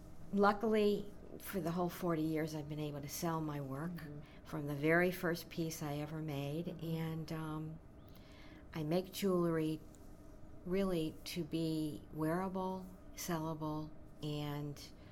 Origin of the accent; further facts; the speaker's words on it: Elmira, New York, United States; I have lived here for about 38 years. I grew up in Elmira, New York, a small town